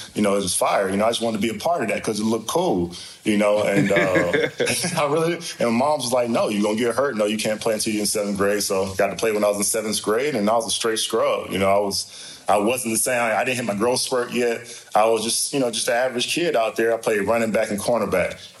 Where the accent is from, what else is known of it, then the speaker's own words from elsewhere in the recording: Georgia, United States; I'm from Georgia. I'm used to seeing it. And the problem I feel like I have is that, being from Georgia, you're seeing it all the time.